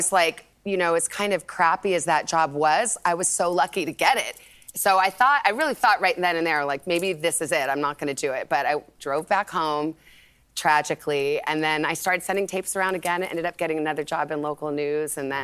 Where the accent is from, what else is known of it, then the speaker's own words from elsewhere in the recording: Tucson, Arizona, United States; I started in Butte, Montana. I grew up in Tucson, Arizona. I had never lived away from home.